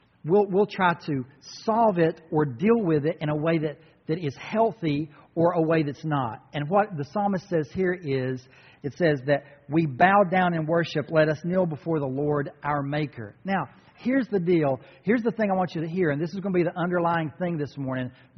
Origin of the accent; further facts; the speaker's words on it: North Carolina, United States; Who made Mount Mitchell, which is near my hometown, the highest peak east of the Mississippi?